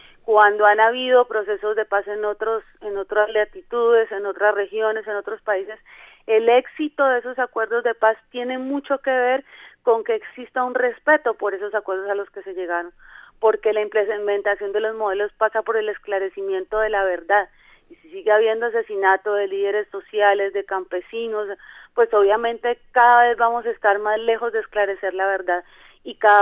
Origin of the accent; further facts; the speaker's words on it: Colombia; como colombiana